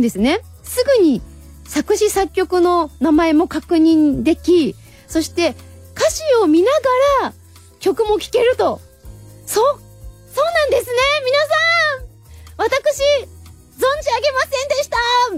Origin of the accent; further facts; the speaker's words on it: Hiroshima, Japan; 我が広島県人の誇りです。